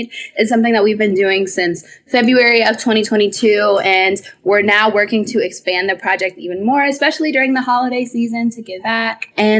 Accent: Chicago, Illinois, United States; now in Atlanta, United States; I'm currently in Atlanta, Georgia, but I'm originally from Chicago.

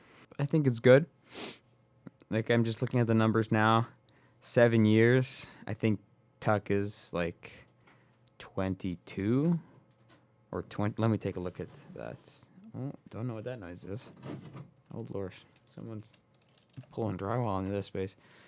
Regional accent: Whitby, Ontario, Canada; I'm from Whitby, so which is near Oshawa

